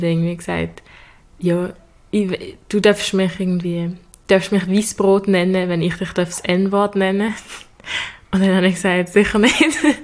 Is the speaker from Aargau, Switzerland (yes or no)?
no; Basel, Basel-Stadt, Switzerland; ich bin 18, ich komme auch aus Basel und bin Schülerin am Gym Leonard.